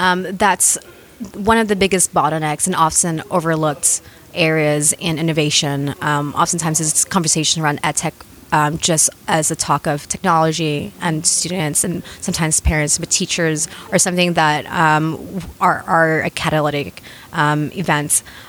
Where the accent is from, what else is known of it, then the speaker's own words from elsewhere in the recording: Thailand; I was born and raised in Thailand, to a Vietnamese family